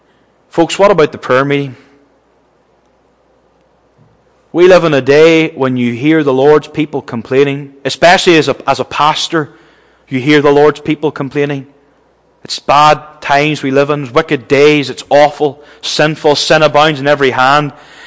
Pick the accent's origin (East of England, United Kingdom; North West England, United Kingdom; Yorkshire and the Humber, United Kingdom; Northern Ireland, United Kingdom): Northern Ireland, United Kingdom; You think of the revival even back in my home country of Ulster in 1859.